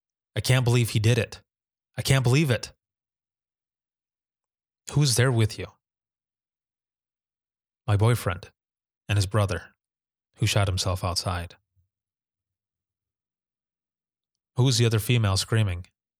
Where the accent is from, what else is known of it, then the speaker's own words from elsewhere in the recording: Michigan, United States; the I Am 911 movement in Michigan, my home state.